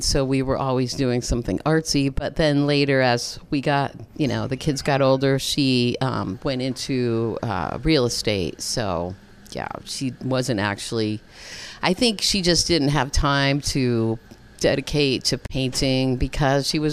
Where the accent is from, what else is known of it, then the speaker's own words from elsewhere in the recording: Connecticut, United States; And then when we grew up in Connecticut, so when we had the snow on the ground, we would, you know, sculpt not just snowmen, but sculptures in the snow.